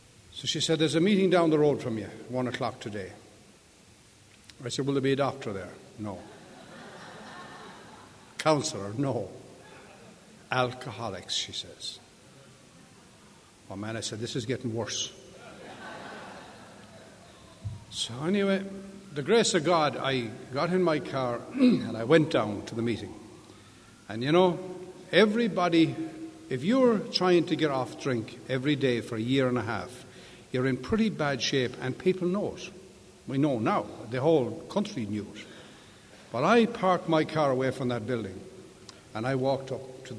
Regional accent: England, United Kingdom; now in United States; I started this drinking at 23. I came out to America from England.

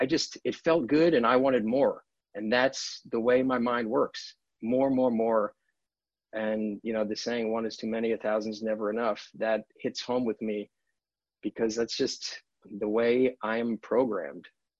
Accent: New York, United States; So I grew up in New York, had a good family.

